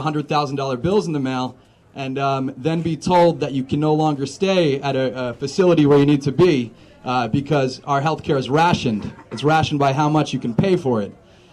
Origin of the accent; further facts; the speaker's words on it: Hudson, New York, United States; I'm from Hudson. I grew up in Columbia County.